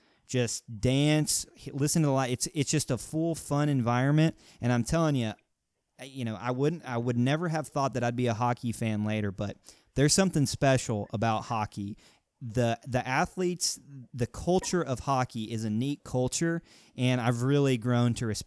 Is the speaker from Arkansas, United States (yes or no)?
yes; Arkansas, United States; now in Middle Tennessee, United States; And I'm telling you, I know growing up in Arkansas, literally I thought hockey was the weirdest sport out there.